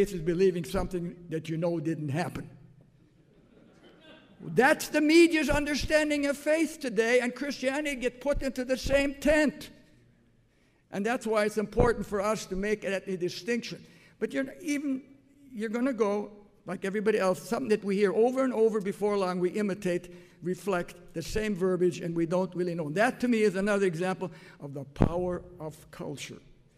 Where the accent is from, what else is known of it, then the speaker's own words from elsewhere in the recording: Western Canada, Canada; growing up in Western Canada, a part of the old Ohio Synod at that time called the American Lutheran Church.